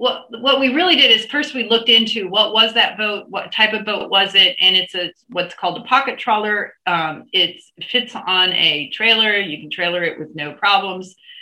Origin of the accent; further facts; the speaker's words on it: East Coast, United States; And so we are both from the East Coast.